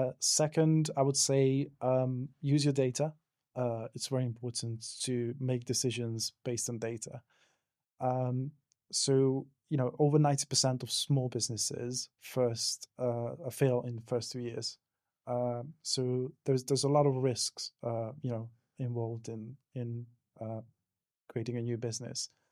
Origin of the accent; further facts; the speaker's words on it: Hungary; English is a second language; now in United Kingdom; So because I come from, I'm originally from Hungary